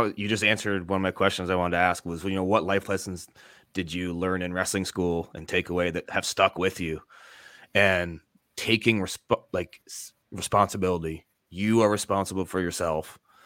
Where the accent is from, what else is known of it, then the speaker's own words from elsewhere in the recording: Canada; We're Canadian, so we play hockey as Canadians, don't we?